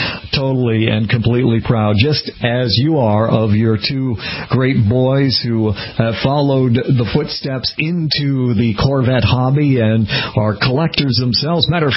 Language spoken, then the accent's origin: English; Needham, Massachusetts, United States; I'm from Needham, Massachusetts, and I don't live that far, about 15 miles west of where I grew up